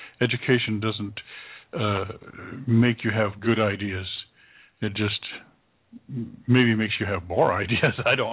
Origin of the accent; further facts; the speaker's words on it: Washington, United States; I know I'm from Washington State, and almost every school up in the counties that I lived in was outfitted by Bill Gates.